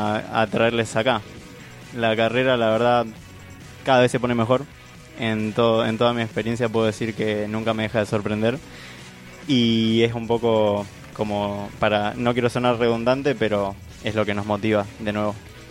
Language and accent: Spanish; Tucumán, Argentina; Soy de Tucumán, para quien no sabe.